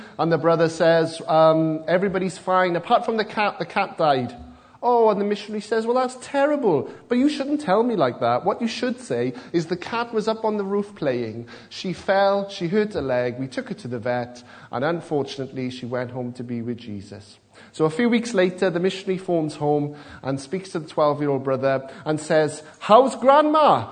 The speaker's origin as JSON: {"language": "English", "town": "Abercynon", "region": "Wales", "country": "United Kingdom", "lives_now": "Cardiff, United Kingdom", "said": "I'm originally from Aberconan. They used to say Aberconan is not the end of the world, but you can see it from there. Up in the valleys, but we've moved down to Cardiff."}